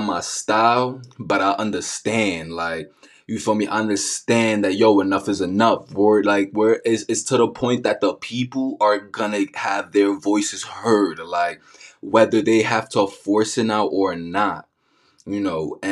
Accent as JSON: {"language": "English", "town": "New York City", "region": "New York", "country": "United States", "tie": "born or raised there", "said": "Me growing up in the Bronx, in the hood, as a Dominican kid."}